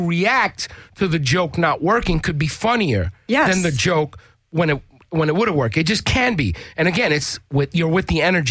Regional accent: East Coast, United States; You know, the thing, I am from the East Coast like you are, so you acclimate to it.

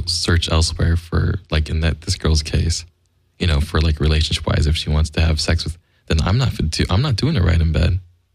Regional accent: Philippines; I'm a Filipino guy.

